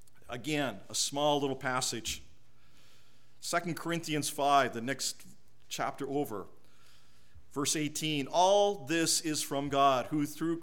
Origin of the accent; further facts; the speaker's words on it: Canada; They know I'm Canadian. I represent Canada wherever I go.